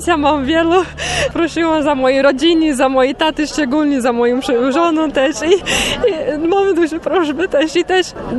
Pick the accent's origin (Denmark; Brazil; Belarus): Brazil; Polish is a second language; now in Poland; pochodzę z Brazylii, ale jestem w Polsce.